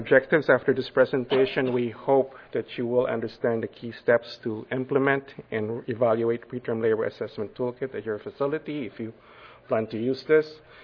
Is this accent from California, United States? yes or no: yes; Sacramento, California, United States; I'm from Sacramento, and I'm the chair for the preterm labor assessment toolkit for the March of Dimes.